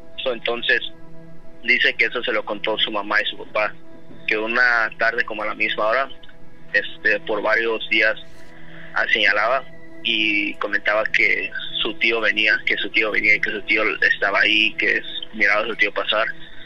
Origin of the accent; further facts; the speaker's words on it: California, United States; Del condado de Orange. California.